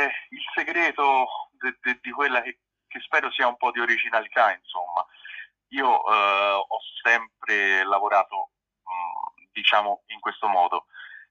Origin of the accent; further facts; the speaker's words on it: Florence, Tuscany, Italy; sono di Firenze